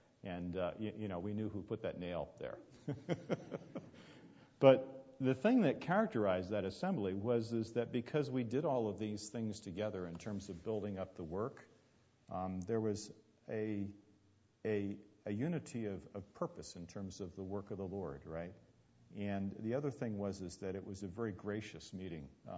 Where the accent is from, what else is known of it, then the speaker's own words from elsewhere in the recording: Burlington, New Jersey, United States; The assembly that I grew up in Burlington, New Jersey, was called Grace and Peace Chapel